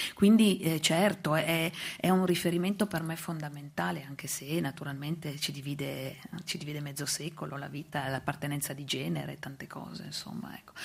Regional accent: Casale Monferrato, Piedmont, Italy; born there; io sono nata a Casale Monferrato, ma vivo nel sud, nel Basso Piemonte, in una zona che ha dato tantissimo alla Resistenza.

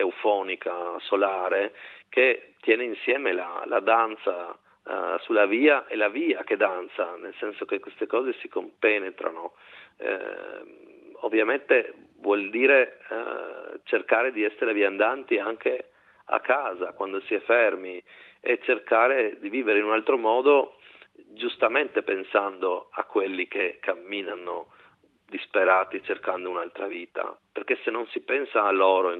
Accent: Trieste, Friuli-Venezia Giulia, Italy; io sono di Trieste e cammino molto nelle zone delle foreste della Slovenia, della Croazia, dei Balcani

